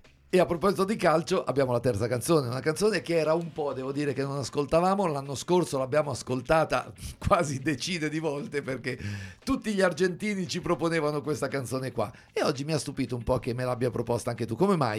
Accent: Atessa, Abruzzo, Italy; io sono originario di Atessa, siamo quasi vicini

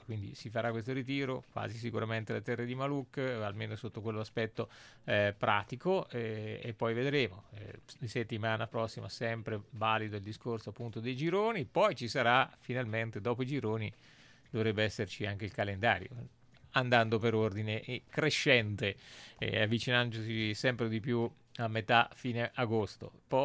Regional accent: Ancona, Marche, Italy; e per me insomma da anconetano e da tifoso è sempre una delusione

